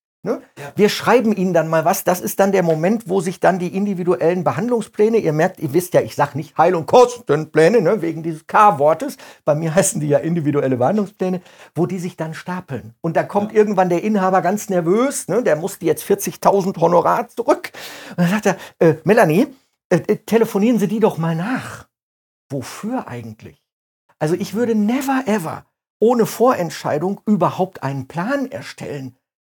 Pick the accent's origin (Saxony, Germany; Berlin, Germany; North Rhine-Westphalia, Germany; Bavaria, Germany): North Rhine-Westphalia, Germany; Paderborn; ich komme aus Paderborn, ich darf sowieso nicht lügen.